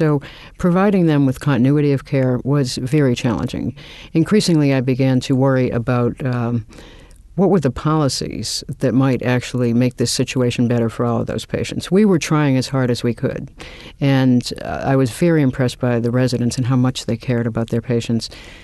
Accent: Massachusetts, United States; So I grew up just outside of Boston

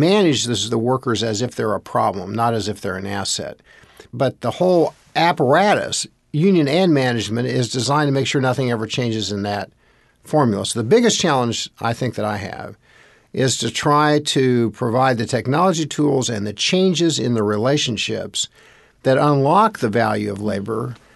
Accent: Indianapolis, Indiana, United States; I grew up in Indianapolis and wanted to go into public service.

